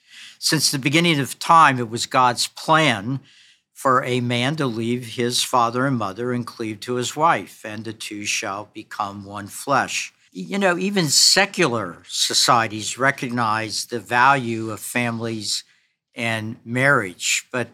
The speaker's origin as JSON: {"language": "English", "region": "Kentucky", "country": "United States", "tie": "born or raised there", "said": "He then went on to graduate from law school at the University of Kentucky in my home state."}